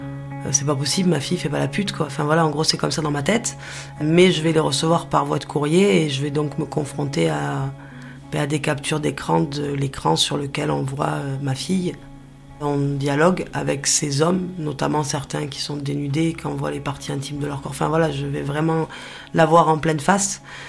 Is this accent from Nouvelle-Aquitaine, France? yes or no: yes; Nouvelle-Aquitaine, France; also born or lived in Pyrénées; now in Toulouse, France; J'ai 35 ans aujourd'hui et j'habite à Toulouse. Je suis native des Pyrénées, j'ai grandi plutôt sur la région de l'Aquitaine, puisque mes parents se sont séparés quand j'étais très très jeune.